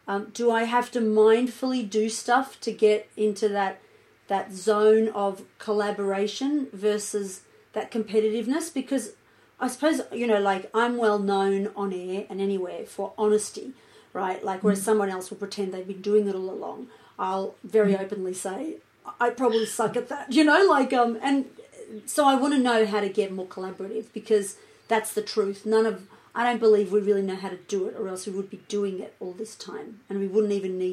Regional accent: Australia; I grew up in Australia. Probably wasn't like that for my parents who grew up in Greece.

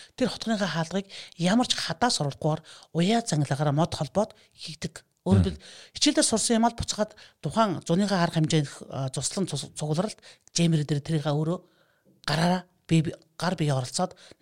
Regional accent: Mongolia; born there; Тэгээд скауттай тухай үед манай найз Оригээд Дархан Уул аймагт би Дархан Уул аймагт төрсөн.

